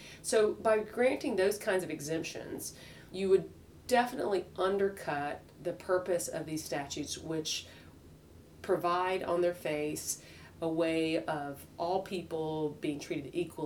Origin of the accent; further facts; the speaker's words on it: Deep South, United States; especially for me, I'm from the Deep South, I can't hear that without thinking the same argument being applied in a racial context